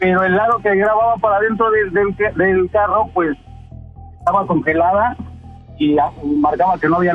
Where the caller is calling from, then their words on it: Tlalnepantla, State of Mexico, Mexico; Yo estoy aquí en Tlanepantla.